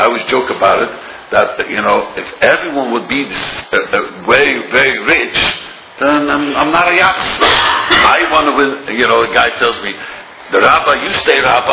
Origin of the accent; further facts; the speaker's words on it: Williamsburg, United States; born there; English is a second language; I was born in America, believe it or not, neither. But I was born in Williamsburg, so I only learned to speak English when I moved there.